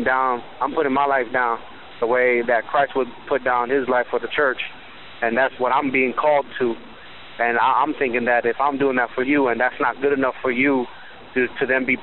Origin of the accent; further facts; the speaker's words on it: Miami, Florida, United States; now in South Carolina, United States; from South Carolina, but I'm from Miami, so Miami boy.